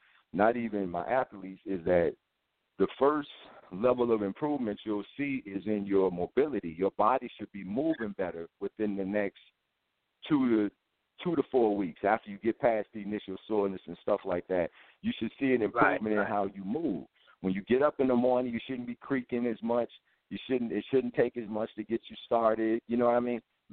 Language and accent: English; New Orleans, Louisiana, United States; Because, like, where I grew up at in New Orleans, they didn't really have no gyms.